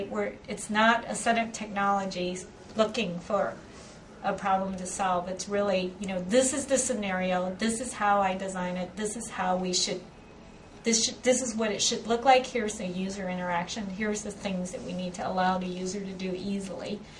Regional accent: California, United States; My family's there. I grew up in the Bay Area. I went to school in the Bay Area.

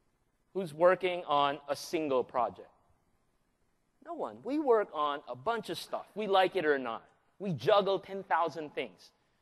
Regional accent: Manila, Metro Manila, Philippines; Forgive my heavy southern accent. I come from the deep south. Manila, Philippines.

